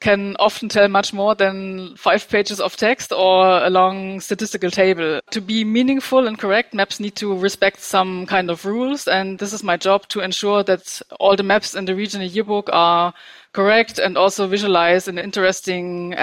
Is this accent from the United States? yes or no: no; Germany; I'm from Germany originally, with a lot of regions and very strong regional identities.